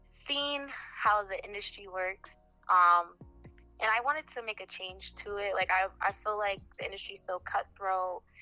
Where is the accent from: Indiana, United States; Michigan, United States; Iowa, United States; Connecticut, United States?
Connecticut, United States; Bridgeport; Hey everyone … I am from Bridgeport, Connecticut.